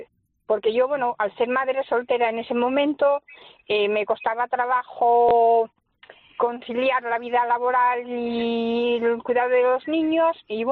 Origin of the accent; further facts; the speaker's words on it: Grado, Asturias, Spain; now in Oviedo, Spain; A ver, yo soy de Grao, pero llevo años en Oviedo.